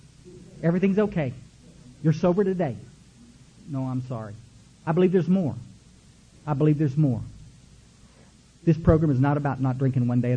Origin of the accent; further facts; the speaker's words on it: Kerrville, Texas, United States; We had this dog in growing up in Kerrville, Texas. We lived in this big old house out on Goat Creek Road, okay?